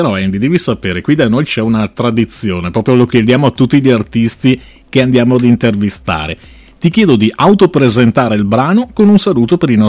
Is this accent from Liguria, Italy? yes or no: no; Vicenza, Veneto, Italy; siamo conterranei, perché noi siamo di Vicenza e quindi siamo vicinissimi, tra l'altro.